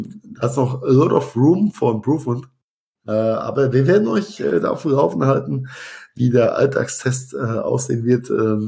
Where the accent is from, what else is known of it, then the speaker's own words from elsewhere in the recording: Rhineland-Palatinate, Germany; da mache ich mal schön Obersten oder wie es bei uns in Rheinhessen heißt, einfach einen Spundkäse, ja.